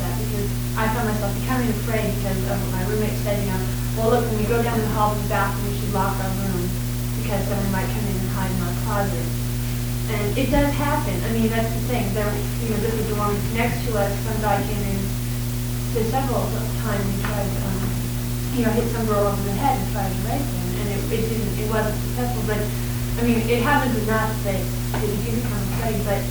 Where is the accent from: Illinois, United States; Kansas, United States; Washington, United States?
Washington, United States; Seattle; I've been at college now for 2 years, and I live on campus, and I grew up in Seattle, in the city, and we never really kept our doors locked or our car locked either